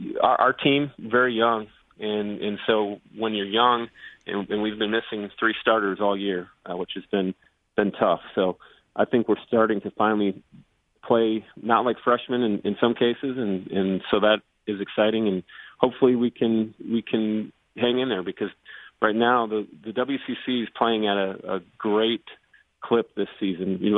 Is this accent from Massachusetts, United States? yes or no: no; Wisconsin, United States; As far as college, obviously, growing up in Wisconsin, I do still kind of follow the University of Wisconsin.